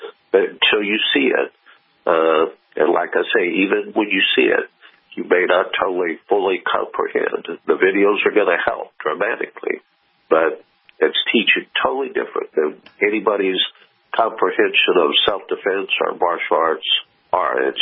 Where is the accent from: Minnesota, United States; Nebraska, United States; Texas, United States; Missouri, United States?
Missouri, United States; Kansas City; I'm from Kansas City. Killings happen every day up there.